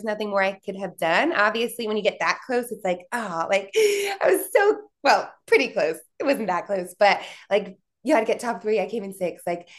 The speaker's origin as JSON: {"language": "English", "town": "Philadelphia", "region": "Pennsylvania", "country": "United States", "lives_now": "Atlanta, United States", "said": "Like I'm from Philly and I went to school in New Jersey. So I was never like that far from home."}